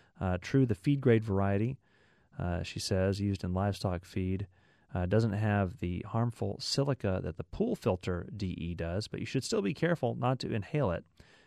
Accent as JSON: {"language": "English", "town": "Dallas", "region": "Texas", "country": "United States", "tie": "born or raised there", "said": "Yeah, I grew up here in the Dallas area"}